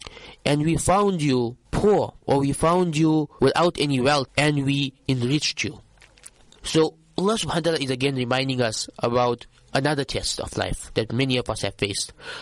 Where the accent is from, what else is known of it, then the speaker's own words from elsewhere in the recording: South Africa; You know, we as South African Muslims, many South African Muslims, we have a lot of wealth, but we're greedy for more.